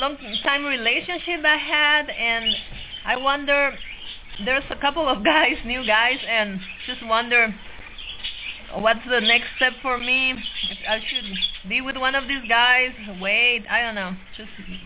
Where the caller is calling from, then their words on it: New Mexico, United States; from New Mexico. I have a storm here.